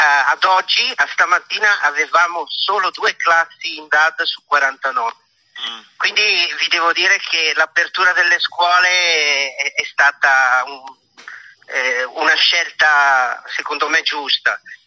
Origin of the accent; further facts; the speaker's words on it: Campania, Italy; Poi i miei genitori erano prima braccianti agricoli e poi operai. Sono originario del Cilento.